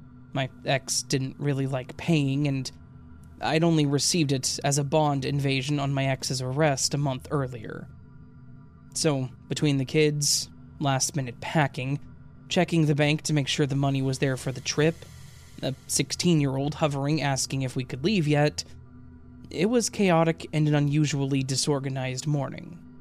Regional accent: Iowa, United States; also born or lived in Illinois; still lived in Iowa, where we had lived while I was growing up. We're originally from Illinois, and I had made that 468-mile trip hundreds of times over 20 years at that point.

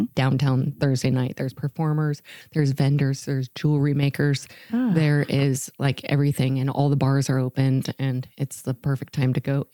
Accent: California, United States; Because also growing up in the Central Coast, you know, we're known for our meat up there, cattle and lots of good sourcing from the best, you know, farms.

